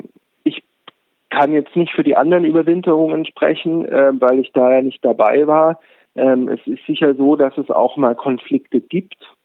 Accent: Munich, Bavaria, Germany; Also ich komme aus München und da ist mir keine Kaiserpinguinkolonie bekannt.

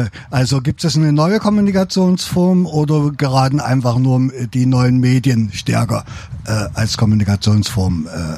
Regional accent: Berlin, Germany; Ich bin Berliner

